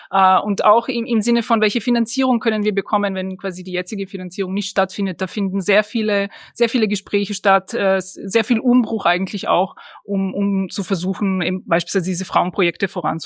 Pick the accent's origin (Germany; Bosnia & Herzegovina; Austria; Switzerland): Austria; ich bin ja auch Österreicherin.